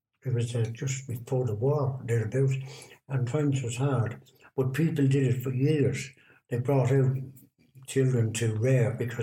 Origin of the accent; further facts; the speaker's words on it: Dublin, Leinster, Ireland; born there; I was born there in Dublin. To a 17-year-old, my mother was 17 years of age.